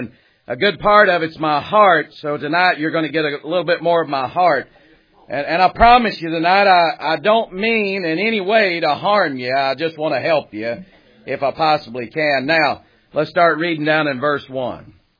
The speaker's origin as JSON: {"language": "English", "region": "North Carolina", "country": "United States", "said": "now I may have butchered that, I'm from North Carolina in the mountains, so I may have messed that one up bad"}